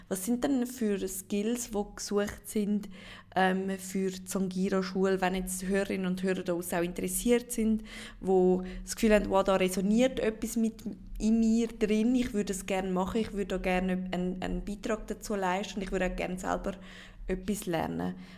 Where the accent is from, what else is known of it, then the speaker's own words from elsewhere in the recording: Switzerland; Also in der Schweiz kennen wir ja das nicht